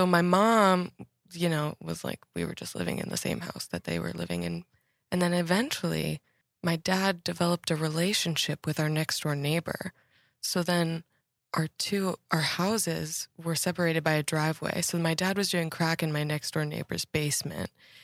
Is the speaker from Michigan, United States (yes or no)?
no; Massachusetts, United States; I grew up north of Boston. So there's like a little triangle of towns.